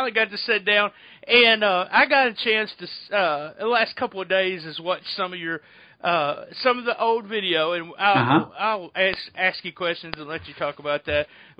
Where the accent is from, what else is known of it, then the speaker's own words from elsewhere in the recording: Missouri, United States; Yeah, I'll be 51 years old. I grew up on Memphis Wrestling. I grew up in a little town in Missouri where that was, you know, what we did every Saturday.